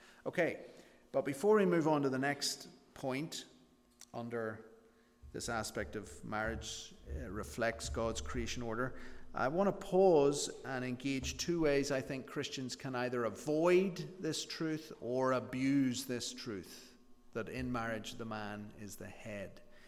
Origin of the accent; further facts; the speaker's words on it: Northern Ireland, United Kingdom; I'm from Northern Ireland, so I'm more British than Irish. Very complicated political history. I'm not English. I'm British. I'm Northern Irish, not English, but I'm British.